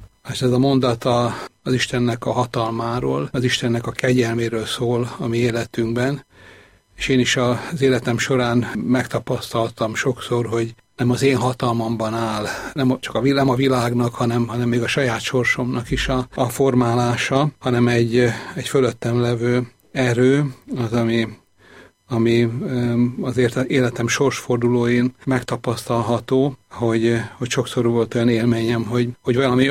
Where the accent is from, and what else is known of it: Balatonfűzfő, Veszprém County, Hungary; born or raised there